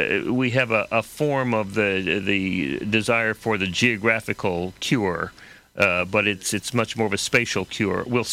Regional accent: Texas, United States; so often I grew up in Texas, and in Texas, the problems were always somebody else causing them, i.e. Washington or somebody outside. And I grew up fearing all those folks outside of Texas.

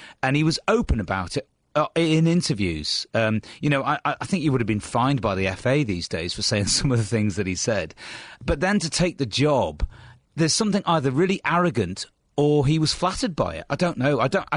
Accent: Wallasey, North West England, United Kingdom; Well, I grew up in Egbeth. And then my parents moved us over to Wallasey, so we became Plasy Scousers.

